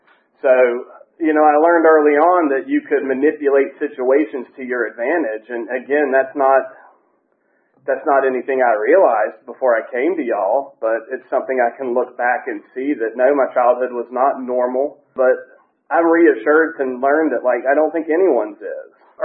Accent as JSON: {"language": "English", "town": "Gainesville", "country": "United States", "said": "And, you know, we're from Gainesville, the big group of us back there."}